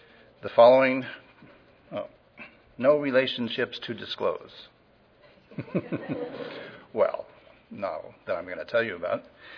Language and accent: English; California, United States; I grew up in the Bay Area. I've been a Giants fan since they moved here.